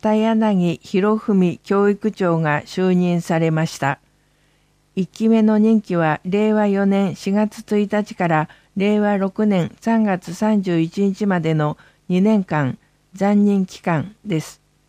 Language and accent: Japanese; Nerima, Tokyo, Japan; 育ちは練馬区の石神井ですから、地元の学校に就職したことになります。